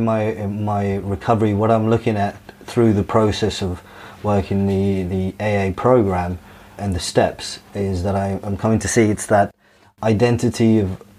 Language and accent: English; Dubai, United Arab Emirates; my life growing up in Dubai was very free. My mum was quite free with myself. I went to a British school.